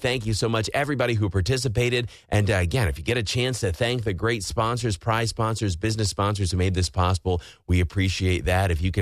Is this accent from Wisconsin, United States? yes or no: yes; Rice Lake, Wisconsin, United States; So I started off with my hometown Rice Lake Warriors going back-to-back to state in girls basketball.